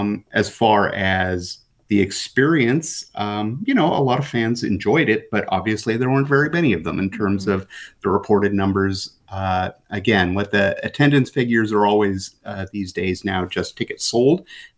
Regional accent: California, United States; And growing up outside of Sacramento, the A's were my first baseball love.

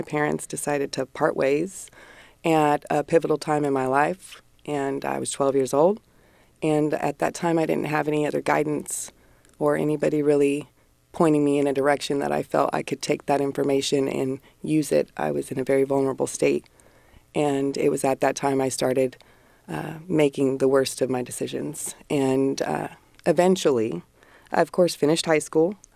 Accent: Sacramento, California, United States; I'm born and raised in Sacramento.

